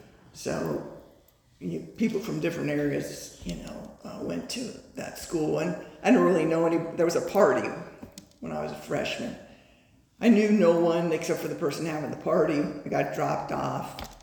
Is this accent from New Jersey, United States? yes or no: no; Covina, California, United States; And I grew up in the Covina area, San Gabriel Valley. I'm the youngest of two.